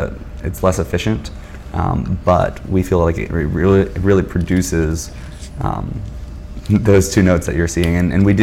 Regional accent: Morgan City, Louisiana, United States; moved away as an adult; I am from Morgan City. I left the state to go to college, which is where I met my business partner.

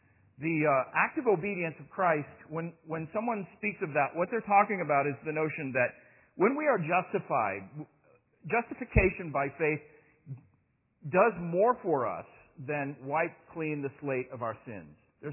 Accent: Oklahoma City, Oklahoma, United States; born there; I was born in Oklahoma, born here in Oklahoma City.

